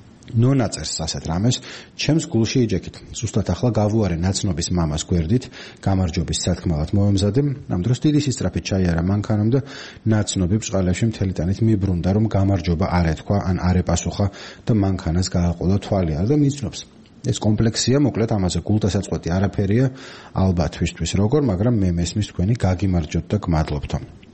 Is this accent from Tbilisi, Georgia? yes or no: no; Mtskheta, Mtskheta-Mtianeti, Georgia; ახლა მე მცხეთელი ვარ და იქ ვესალმებით ერთმანეთს.